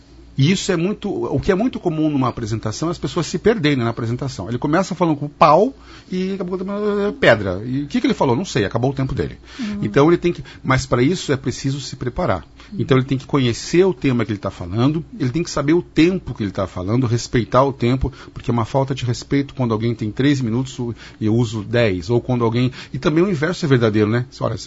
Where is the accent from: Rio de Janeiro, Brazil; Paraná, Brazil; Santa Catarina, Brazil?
Paraná, Brazil; Curitiba; now in Maringá, Brazil; Eu sou curitibano. Moro há 10 anos em Maringá.